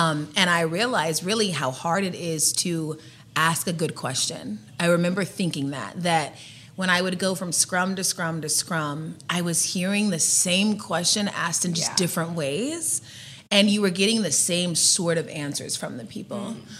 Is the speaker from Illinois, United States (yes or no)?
no; Georgia, United States; Growing up in Georgia, I was just obsessed with Michael Vick.